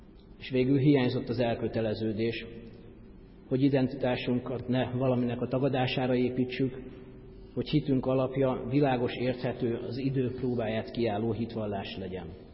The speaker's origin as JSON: {"language": "Hungarian", "region": "Budapest", "country": "Hungary", "tie": "born or raised there", "said": "Feleségemmel és 4 gyermekünkkel itt élünk Budafokon. Én rövidebb megszakítással 6 éves koromtól lakom a kerületben, itt a Lányka utcában nőttem fel a templom mellett"}